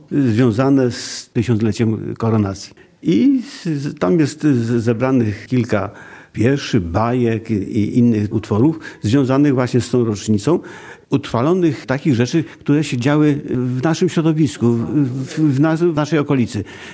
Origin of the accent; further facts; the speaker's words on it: Przecław, Subcarpathian Voivodeship, Poland; No jestem przesławianinem, więc od urodzenia jestem związany z tą miejscowością